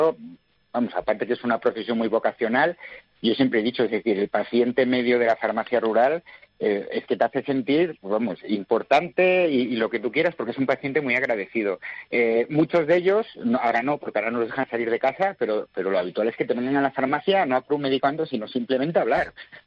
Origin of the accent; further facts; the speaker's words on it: Cabrillanes, Castile and León, Spain; Yo, por ejemplo, en mi pueblo, en Cabrillanes, lo único que queda, es el ayuntamiento, el médico, la farmacia y un bar.